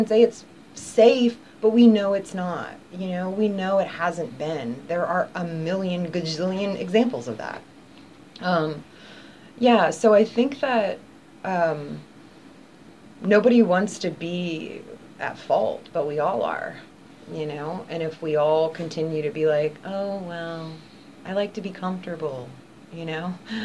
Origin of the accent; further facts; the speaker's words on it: Louisiana, United States; oh, I'm from Louisiana, you know, I'm indigenous, or I'll say Indian